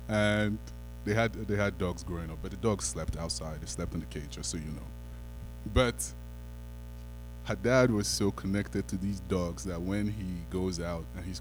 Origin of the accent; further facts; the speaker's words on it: Canada; also born or lived in Nigeria; because I'm partly Canadian, but I'm partly Nigerian